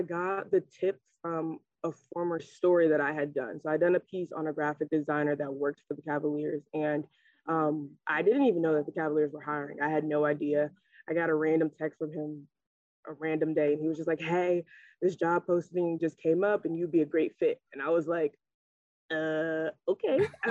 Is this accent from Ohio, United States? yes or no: yes; Cleveland, Ohio, United States; just to be a little girl from Cleveland. Like I grew up on St. Clair. So like super inner city.